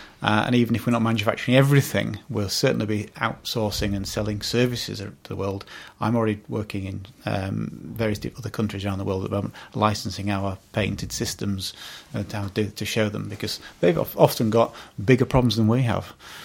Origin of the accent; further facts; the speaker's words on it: Yorkshire and the Humber, United Kingdom; And I wanted it in Yorkshire because I'm a Yorkshireman.